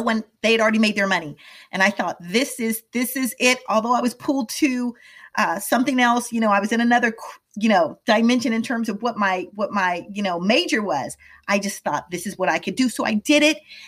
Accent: Midwest, United States; also born or lived in Washington, D.C., United States / Atlanta, United States; So my background story is I grew up in the Midwest and ended up going to school in Washington, D.C., went to a HBCU there and did well.

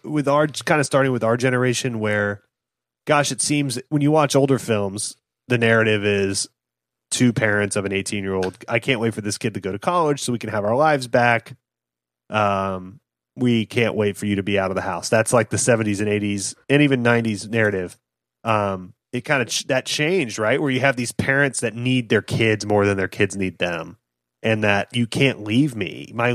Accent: Fort Worth, Texas, United States; By the way, we grew up in Fort Worth.

